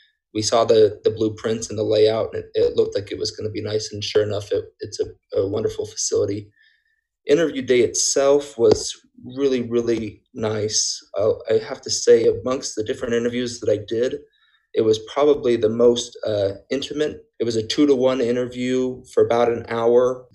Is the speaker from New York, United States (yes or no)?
no; Mesa, Arizona, United States; I grew up in Mesa, Arizona.